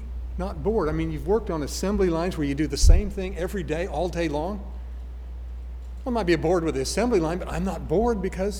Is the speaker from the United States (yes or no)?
yes; Denver, Colorado, United States; born there; I was born in Denver, Colorado in 1953, and I came from my dad and mom.